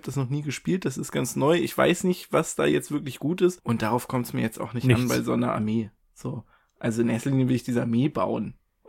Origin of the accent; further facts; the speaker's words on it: Schleswig-Holstein, Germany; Also das ist auch passend zu meiner Heimat, Schleswig-Holstein-Farben.